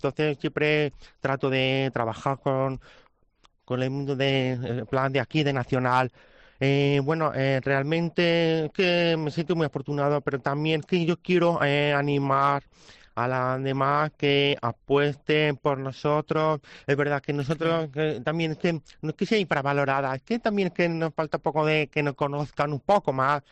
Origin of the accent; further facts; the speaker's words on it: Castile, Spain; ya sabemos que yo vengo de las tierras de Castilla, Anchas Castilla, por supuesto